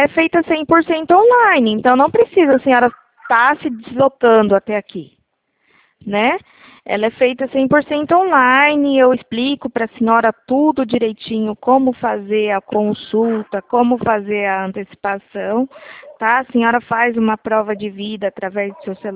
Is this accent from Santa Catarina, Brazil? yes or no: no; Atibaia, São Paulo, Brazil; Eu sou daqui de Atibaia, interior de São Paulo